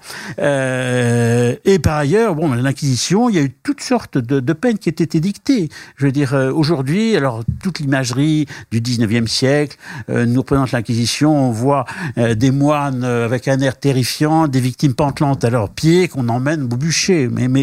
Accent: France; comme on dit chez nous en France

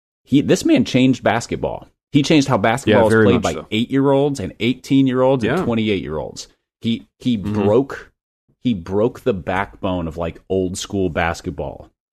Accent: Minnesota, United States; I grew up in Minnesota. Like, you had to be like kind of a psycho to do your sport in the off season.

